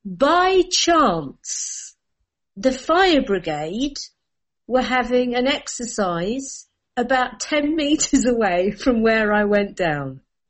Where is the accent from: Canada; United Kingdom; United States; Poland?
United Kingdom; England; We're here, hire us. Brilliant. We're even English.